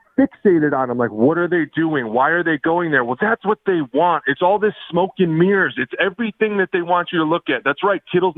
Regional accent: Ohio, United States; I was like, dude, you speared me because I'm from Ohio.

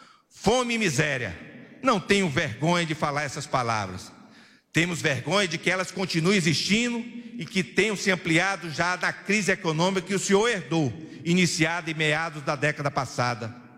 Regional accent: Northeast Region, Brazil; Enquanto nordestino, quero agradecer em nome de todos os meus irmãos e irmãs da minha região

